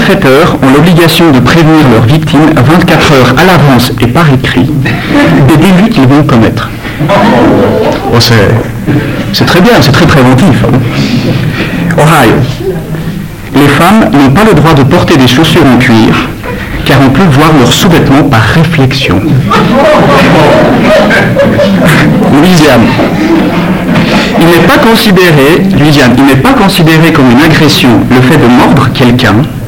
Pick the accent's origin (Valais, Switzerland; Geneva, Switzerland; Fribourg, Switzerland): Geneva, Switzerland; je suis un local, un sur la place, donc je suis de Genève.